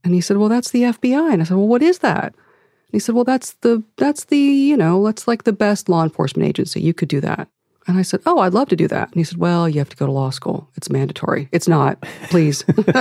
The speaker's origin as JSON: {"language": "English", "town": "Akron", "region": "Ohio", "country": "United States"}